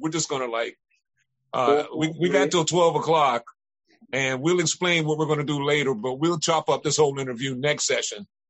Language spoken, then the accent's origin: English; Miami, Florida, United States; I'm from Florida. I'm from Miami.